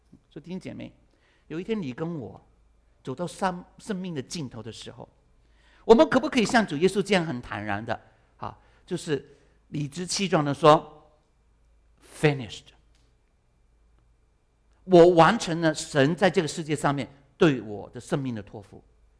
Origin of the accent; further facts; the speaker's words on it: Guangdong, China; 啊，我们广东人就说，啊，完蛋。